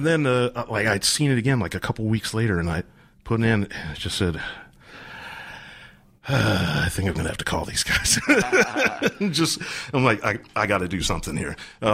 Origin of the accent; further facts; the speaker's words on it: Columbus, United States; Columbus.